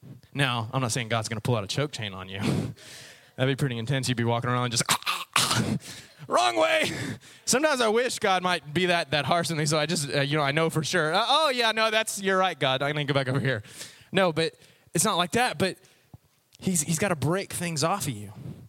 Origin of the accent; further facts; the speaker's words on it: Texas, United States; how his accent kind of revived my roots there. We as Texans, we've gotten kind of more city urban